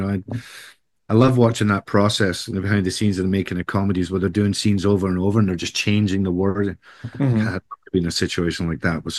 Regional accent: Scotland, United Kingdom; I grew up in Scotland, so I love sweets and candy, but I can't eat them anymore.

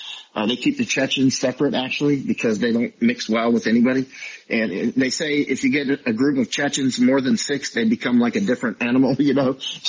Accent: United States; As soon as they realized I'm an American

